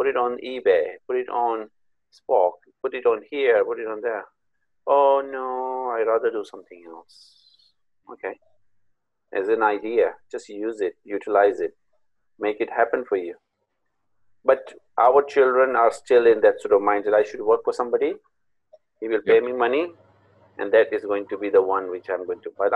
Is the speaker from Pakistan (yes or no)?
yes; Pakistan; moved away; I was brought up in Pakistan. I came to this country in 1996.